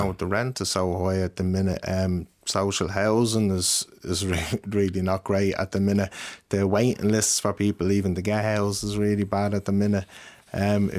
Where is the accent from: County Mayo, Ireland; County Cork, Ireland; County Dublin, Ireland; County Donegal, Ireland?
County Dublin, Ireland; Ballymun; now in Tallaght, Ireland; No, I'm up in Tallaght now at the minute. I've kind of lived everywhere, to be honest, over the years, you know. I'm originally from Ballymun.